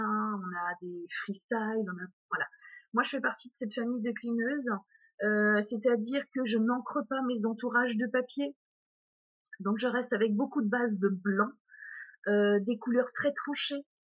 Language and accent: French; Pays de la Loire, France; Je suis du Maine-et-Loire, mais je souhaite surtout voyager.